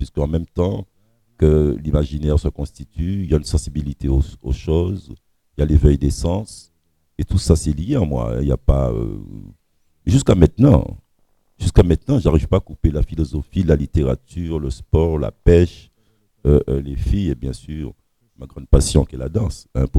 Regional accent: Saint-Laurent-du-Maroni, French Guiana; quand j'étais petit à Saint-Laurent-du-Maroni

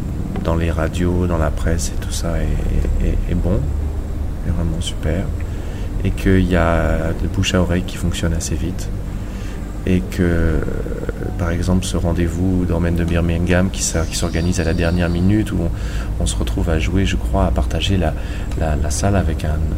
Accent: Guadeloupe; des gens qui savent pas que je suis de la Guadeloupe

